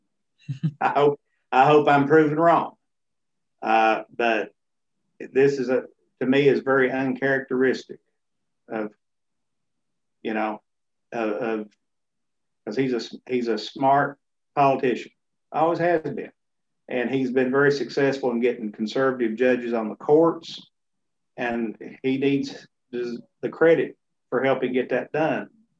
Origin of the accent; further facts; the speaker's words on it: United States; I just know that I'm an American and that's what I am first and foremost.